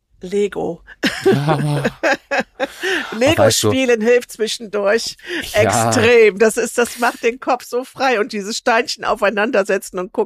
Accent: Bonn, North Rhine-Westphalia, Germany; ich komme aus Bonn

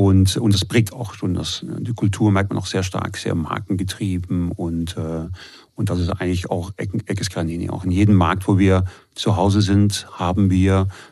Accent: Belgium; now in Munich, Germany; ich bin gebürtiger Belgier, wohne in München und pendel derzeit Richtung Niederolm. Die ganze Woche quasi da vor Ort. Bin verheiratet, 3 Kinder und wohne seit 2006 jetzt in Deutschland.

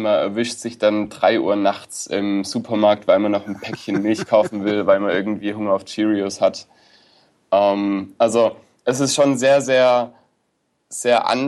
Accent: Baden-Württemberg, Germany; ich komme ja aus Süddeutschland, bin ja Schwabe, ich oute mich jetzt an dieser Stelle.

